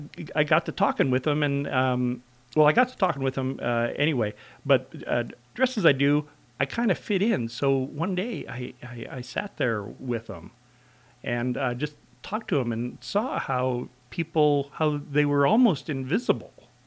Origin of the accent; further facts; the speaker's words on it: Dillingham, Alaska, United States; I was like, you know, you never see that when you're growing up in Dillingham.